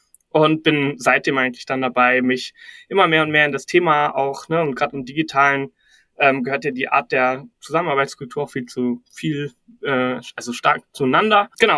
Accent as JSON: {"language": "German", "region": "Berlin", "country": "Germany", "said": "ich bin Berliner"}